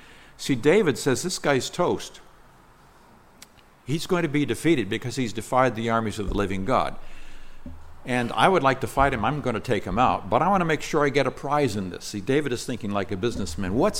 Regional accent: Nigeria; I grew up in Nigeria, West Africa. We didn't have bears out there, but we had lions.

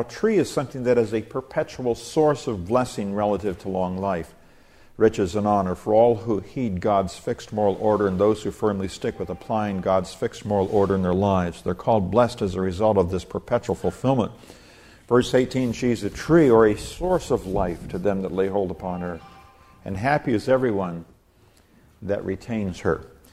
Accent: Nigeria; 120 years ago, where I grew up in Nigeria, West Africa, was known as the white man's graveyard.

